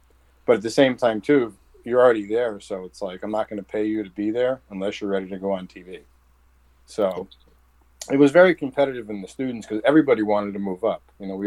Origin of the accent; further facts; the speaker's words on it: New Milford, New Jersey, United States; I was born in Passaic Valley Hospital near Westwood, but I lived in New Milford, New Jersey, pretty much my whole life.